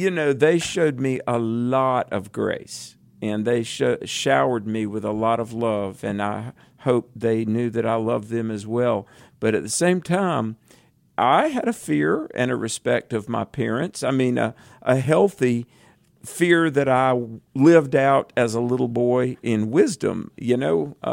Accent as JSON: {"language": "English", "region": "North Carolina", "country": "United States", "said": "In my home state of North Carolina"}